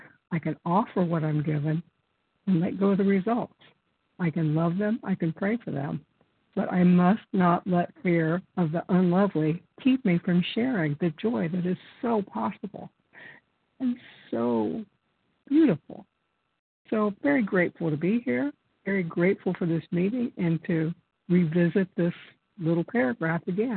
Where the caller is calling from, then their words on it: Ohio, United States; From Ohio.